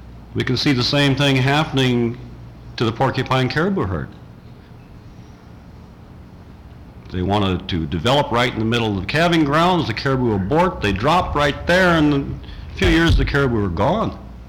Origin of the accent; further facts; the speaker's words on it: Nenana, Alaska, United States; I come from Enana. We used to have caribou. They used to be called the caribou people.